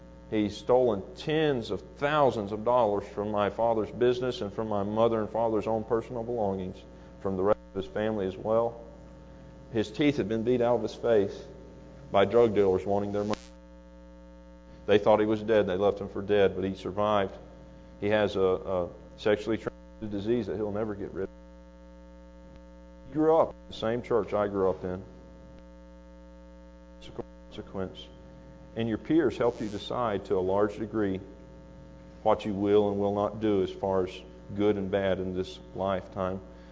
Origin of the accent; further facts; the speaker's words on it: Florida, United States; Now I'm from Florida, I'm from the Panhandle area, I'm a little ignorant in some areas